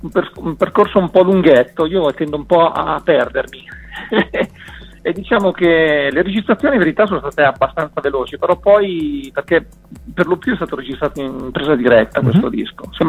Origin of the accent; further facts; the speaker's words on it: Seregno, Lombardy, Italy; Io sono di Seregno, Brianza Velenosa, sì. Non so se si conosce, zona Monza, vabbè, cose, una cittadina.